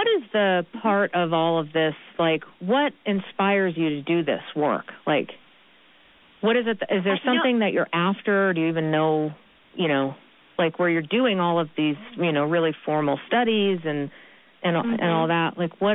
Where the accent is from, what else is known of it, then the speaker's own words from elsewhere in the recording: Massachusetts, United States; So you'll be flying out to where I'm from. I'm from Massachusetts